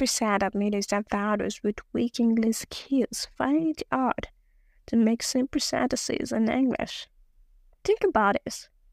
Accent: Nigeria; accent: Nigerian; English is a second language; I didn't want to do it because I thought no one would listen to my thick Nigerian accent.

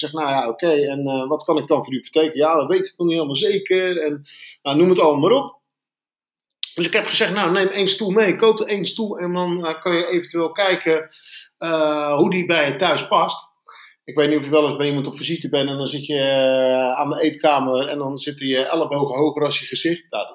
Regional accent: Ridderkerk, South Holland, Netherlands; Ik werk zelf in Delft. En ik kom zelf uit Ridderkerk.

